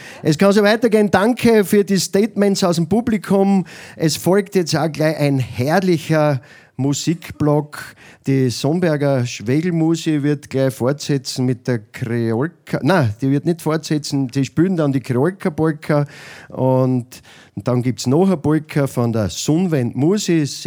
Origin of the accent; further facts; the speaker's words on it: Niederöblarn, Styria, Austria; So richtig gemütlich halt, wie es in Niederöblern ist. Beim Grimming ist mein Heimatland.